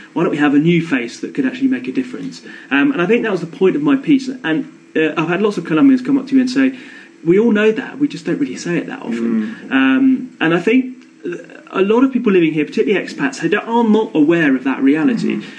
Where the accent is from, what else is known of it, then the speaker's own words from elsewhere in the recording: United Kingdom; I'm British